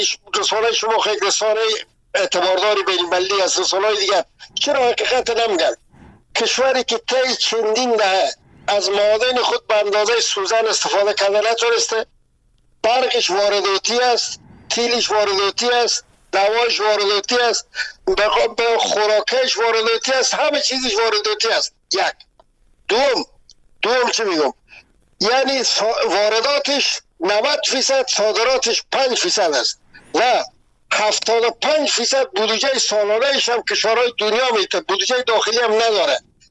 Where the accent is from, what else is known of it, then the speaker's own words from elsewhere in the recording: Afghanistan; همه ما که از افغانستان هستیم